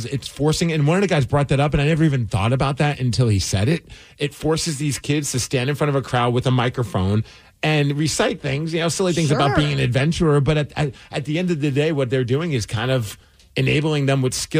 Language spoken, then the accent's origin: English; New York City, New York, United States; And also, when growing up in New York, man, there were some, like, almost the size of puppies.